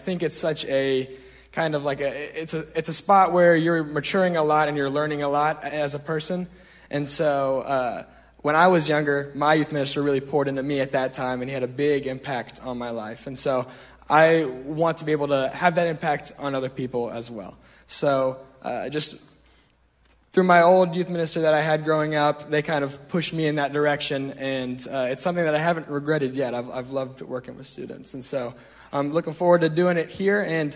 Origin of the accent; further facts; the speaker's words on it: Knoxville, Tennessee, United States; I'm from Knoxville, Tennessee, so I went to school in my own backyard just down the road.